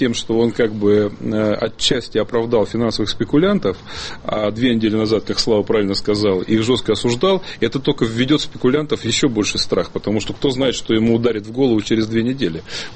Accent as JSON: {"language": "Russian", "region": "Siberia", "country": "Russia", "said": "Во-первых, я, как сибиряк, дам справку."}